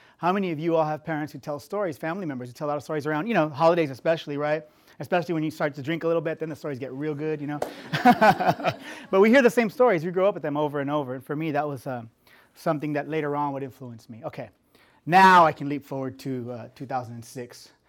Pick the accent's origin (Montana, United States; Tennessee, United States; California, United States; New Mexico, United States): California, United States; Fresno; also born or lived in Visalia; My parents were migrant farm workers. I grew up in Fresno, California. I grew up in Tulare County, also in the town of Visalia, California.